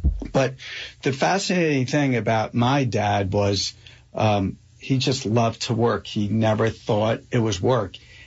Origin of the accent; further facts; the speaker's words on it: Springfield, United States; You know, we had a lot of carpet growing up in Springfield, a lot of shag carpet.